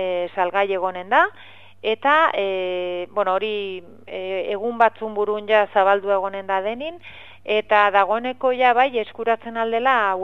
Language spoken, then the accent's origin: Basque; Basque Country, Spain; inguru euskaldun batin bizi gara, euskalduna gara, euskaraz ikasi dugu